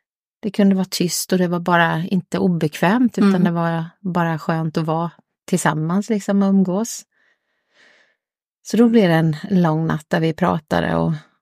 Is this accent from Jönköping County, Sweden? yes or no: yes; Malmbäck, Jönköping County, Sweden; Jag är uppvuxen här i Malmbäck